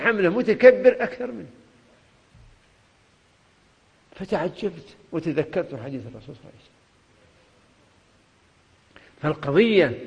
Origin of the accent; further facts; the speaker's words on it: Kuwait; لا من الموجودين عندنا في الكويت